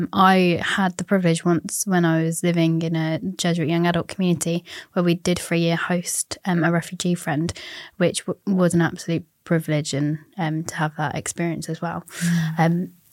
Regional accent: London, United Kingdom; as a British culture and particularly a London culture, that's so the opposite.

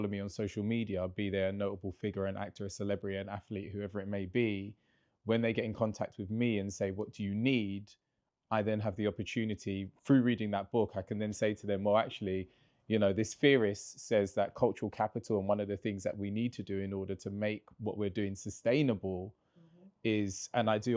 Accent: United Kingdom; as Black British people, as we become and have more cultural capital in terms of wealth within this country

